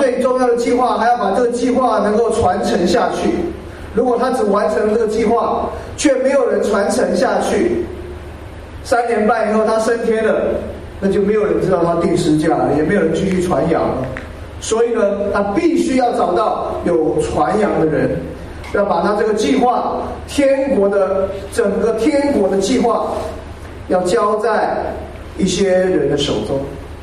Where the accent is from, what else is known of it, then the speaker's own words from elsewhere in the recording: Taiwan; now in United States; 我从台湾过来，不过台湾住的年日已经比美国还少了。我在美国已经牧会跟居住有30年了